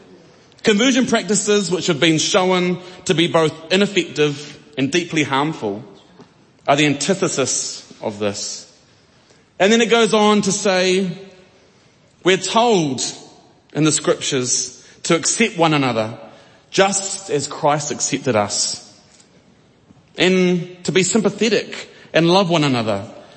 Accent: Taranaki, New Zealand; I come from Taranaki, and Pariaka is a place that's special to me.

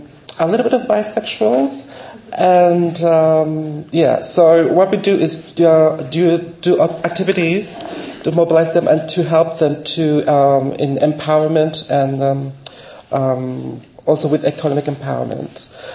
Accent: Vanuatu; English is a second language; I am from the Republic of Vanuatu.

